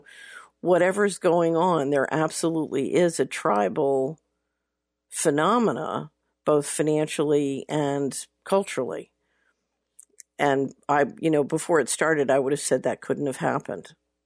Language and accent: English; Philadelphia, Pennsylvania, United States; When I grew up in Philadelphia and went to a Quaker school that was downtown